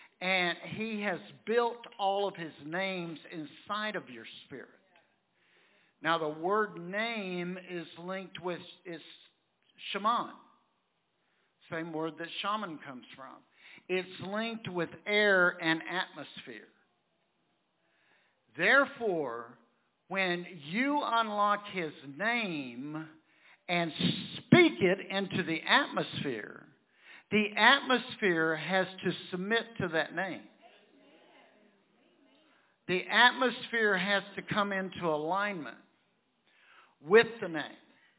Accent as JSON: {"language": "English", "country": "United States", "tie": "born or raised there"}